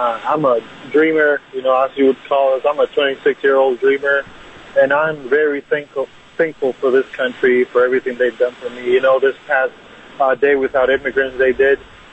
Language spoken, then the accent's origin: English; El Salvador; I'm from El Salvador.